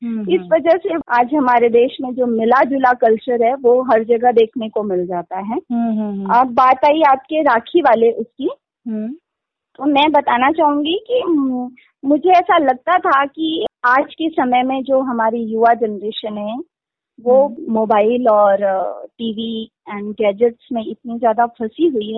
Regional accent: Uttar Pradesh, India; actually मैं UP से belong करती हूँ, हमारे जो पूर्वज हैं वो यूपी से आए हुए हैं

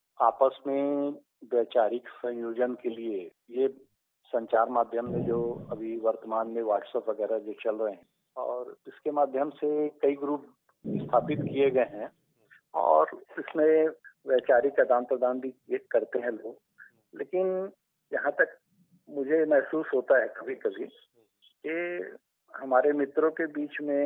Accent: Bhatapara, Chhattisgarh, India; कि हम लोग उस जगह से बिलोंग करते हैं जहाँ की मंडी मतलब इतनी ख्याति प्राप्त है।

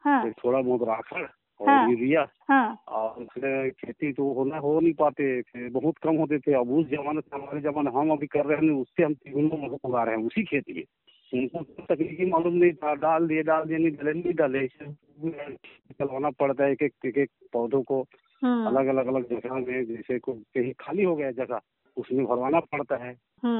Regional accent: Tihri Para, Chhattisgarh, India; मैं गंडई टिहरी पारा जिला रामनगर में रहता हूँ और मेरा गांव टिहरी पारा पड़ता है, वार्ड नंबर 13।

